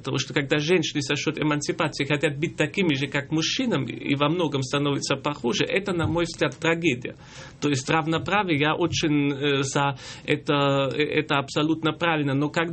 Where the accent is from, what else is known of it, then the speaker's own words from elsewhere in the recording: Germany; поскольку я сдержанный такой немец